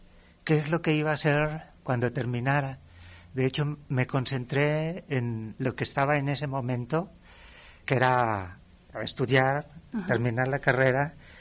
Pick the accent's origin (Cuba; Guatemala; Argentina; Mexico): Mexico; Aguascalientes; yo soy originario de Aguascalientes. Uh-huh. De hecho, nací en uno de los barrios más antiguos de la ciudad, que es el barrio del Encino. Uh-huh. Y en ese sentido sí puedo decir que soy de Aguascalientes.